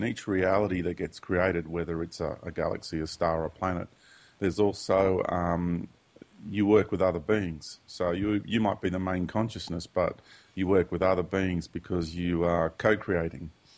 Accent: Sydney, New South Wales, Australia; I was born in Sydney and Australia, and just went to school and did all the usual things that kids do.

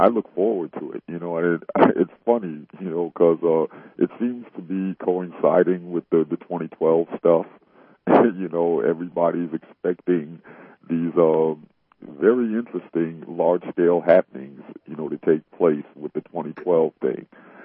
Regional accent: New York, United States; Well, being a New Yorker myself, I think, you know, at this stage in the game, Patricia, I look at that as they possibly did the correct thing

